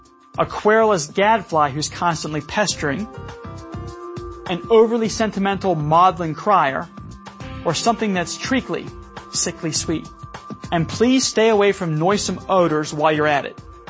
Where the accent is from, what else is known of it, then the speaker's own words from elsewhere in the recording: Ireland; and being Irish, I'm partial to this next word, a Donnybrook.